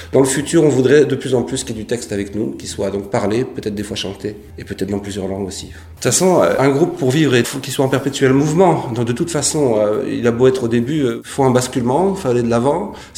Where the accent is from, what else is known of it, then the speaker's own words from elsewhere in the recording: Lille, Hauts-de-France, France; Moi, je suis originaire de Lille, du Nord.